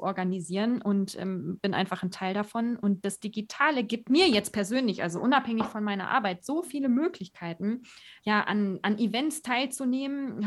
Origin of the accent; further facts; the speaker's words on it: Germany; accent: German; ich bin nicht Native Speaker Englisch, ich habe das auch gelernt, ist meine Zweitsprache sozusagen, und ich habe natürlich einen deutschen Akzent.